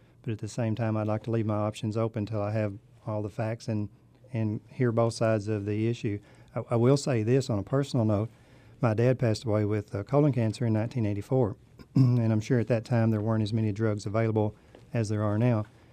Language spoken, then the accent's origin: English; Kentucky, United States; You know, I was born and raised in Graves County. I grew up on a farm.